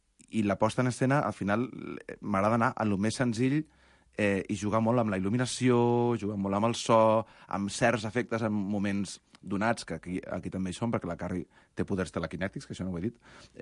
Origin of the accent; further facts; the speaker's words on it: Lleida, Catalonia, Spain; jo soc de Lleida